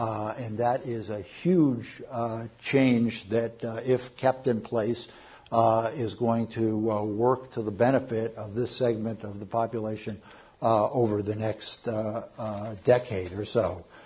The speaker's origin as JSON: {"language": "English", "region": "New England", "country": "United States", "tie": "born or raised there", "said": "I grew up in New England, and anybody who grows up in New England next to a lake knows that as ice forms, it gets crackly."}